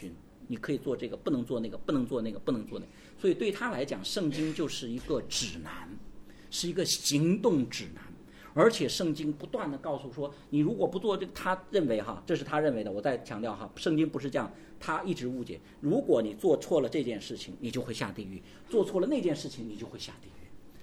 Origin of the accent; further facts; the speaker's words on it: China; 因为我们中国人天然的观念，从小受的教育，养儿防老啊